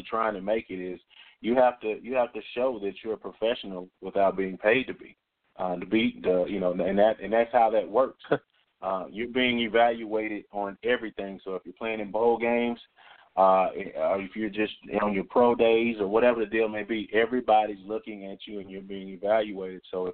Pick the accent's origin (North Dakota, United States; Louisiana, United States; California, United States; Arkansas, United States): Arkansas, United States; Well, I mean, I'm from Arkansas. So, you know, I'm kind of partial to Arkansas.